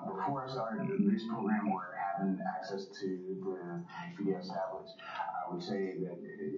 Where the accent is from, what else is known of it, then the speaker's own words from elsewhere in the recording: Maryland, United States; I'm from Maryland.